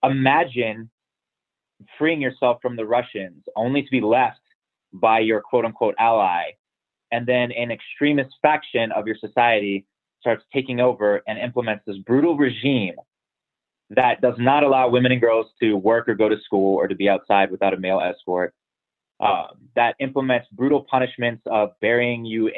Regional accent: United States; I'll say this to my fellow Americans, and I'm saying this as an American citizen

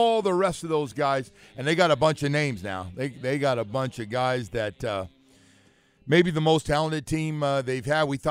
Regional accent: West Coast, United States; So growing up on the West Coast and being a huge Bay Area fan of everything

